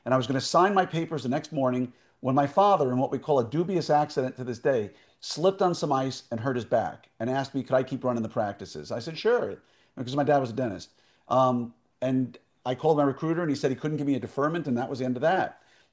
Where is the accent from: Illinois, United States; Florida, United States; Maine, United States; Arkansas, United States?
Illinois, United States; Chicago; born there; I was born in Fifth Army headquarters in Chicago back in 1967.